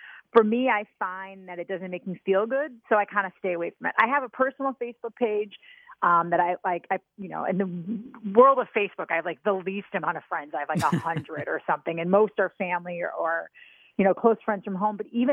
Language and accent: English; Wisconsin, United States; I'm obviously from Wisconsin.